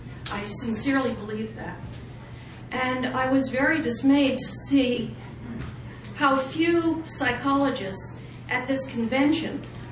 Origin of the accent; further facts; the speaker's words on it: New York, United States; I'm from New York, and I'm active in NISPA.